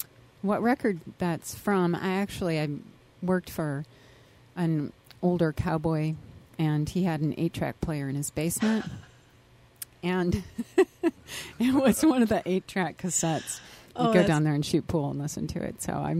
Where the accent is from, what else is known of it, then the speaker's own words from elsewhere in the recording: Midwest, United States; accent: Midwestern; Like my Midwestern slower accent.